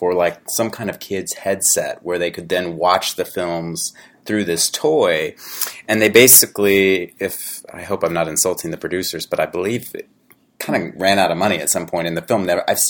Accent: Houston, Texas, United States; I'm from Houston.

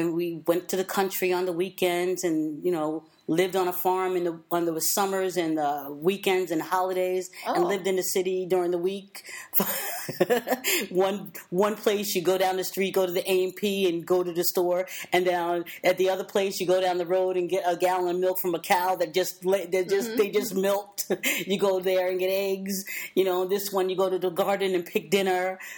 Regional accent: New Jersey, United States; also born or lived in upstate New York; I grew up in New Jersey and upstate New York.

